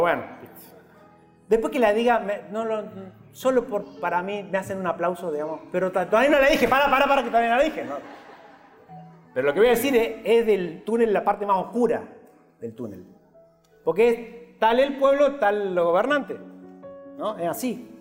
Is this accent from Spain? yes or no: no; Argentina; born there; Me hizo nacer en Argentina